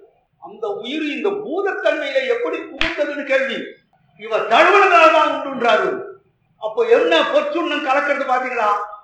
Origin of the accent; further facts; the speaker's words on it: Kanchipuram, Tamil Nadu, India; நான் காஞ்சிபுரத்தை சேர்ந்தவன்றதால நான் இதை சொல்லல